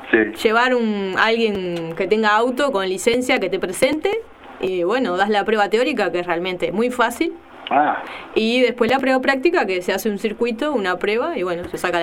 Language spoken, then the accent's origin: Spanish; Uruguay; Bueno, como buenos uruguayos, tenemos un día para recordar la música vieja, ¿no?